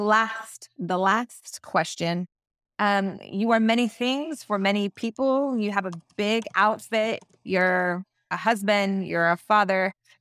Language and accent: English; California, United States; I was like, I'm from Central California.